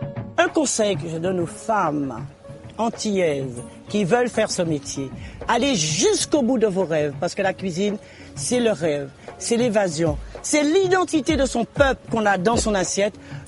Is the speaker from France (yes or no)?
yes; Guadeloupe, France; comme on appelle chez nous en Guadeloupe